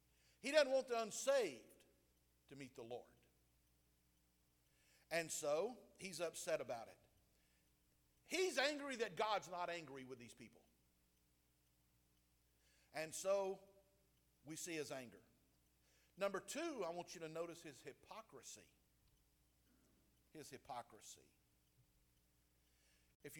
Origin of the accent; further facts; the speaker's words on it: Georgia, United States; I did when I was growing up in Southeast Georgia.